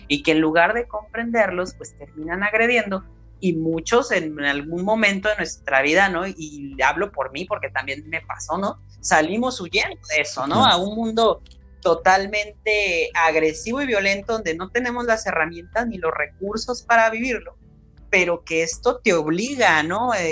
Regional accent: Mexico; Entonces imagínate eso en nuestras culturas, ¿no? Como la mexicana

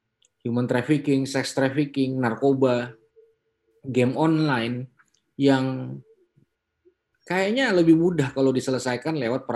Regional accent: Ambon, Maluku, Indonesia; Ya sebagai orang Ambon ya, harusnya awalnya saya bisa punya gambaran apa yang terjadi

